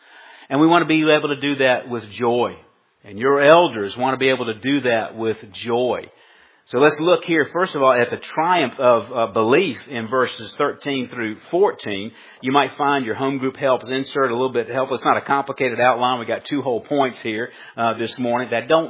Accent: Colombia; I was kind of taken back to my childhood growing up in Colombia back in the 1960s

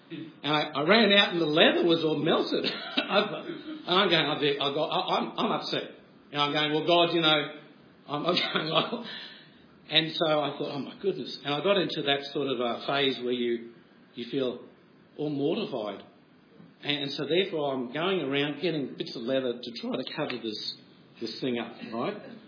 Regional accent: Brisbane, Queensland, Australia; a town which is 1 hour from where I was brought up in Brisbane, and it was a very strong Lutheran area

